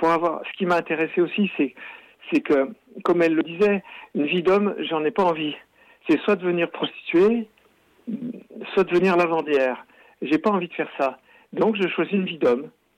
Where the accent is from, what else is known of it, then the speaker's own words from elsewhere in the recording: Auvergne-Rhône-Alpes, France; j'ai passé mon enfance dans la Val d'Aisne et à me promener en Chartreuse.